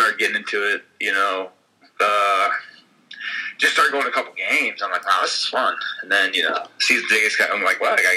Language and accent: English; Athens, Ohio, United States; Yeah, my parents both met at OU, and they've never left. So I grew up around Athens.